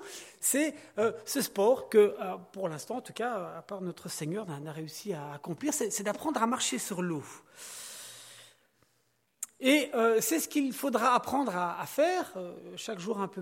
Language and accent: French; Belgium; Comme Kevin l'a dit, je viens de Belgique et je dois vous avouer que j'en suis extrêmement fier.